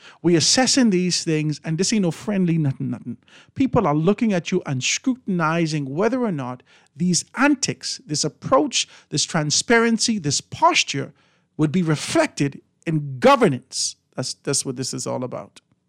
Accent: Grand Bahama, Bahamas; we come from Grand Bahama, the majority of people in Grand Bahama, it's Free National Movement.

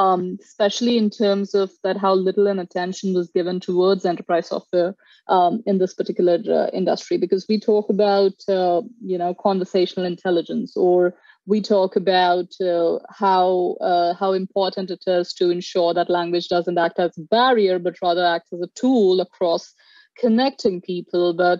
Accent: India; moved away; also born or lived in Barcelona; I come from India and I lived in Barcelona for about 8 years. I did my master's, my undergrad, my first job, everything there.

